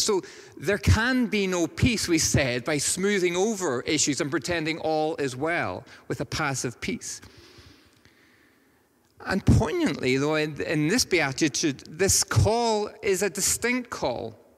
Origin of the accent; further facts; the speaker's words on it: Northern Ireland, United Kingdom; I have a somewhat disguised accent to some. But I grew up in a village in Northern Ireland, almost entirely Protestant.